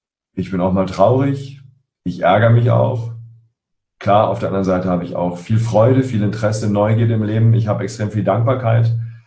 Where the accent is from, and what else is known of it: Berlin, Germany; born or raised there